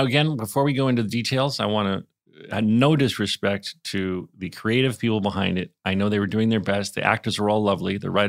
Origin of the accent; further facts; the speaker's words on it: United States; Well, I'm an American, Daniel, so I feel like I should say nadir.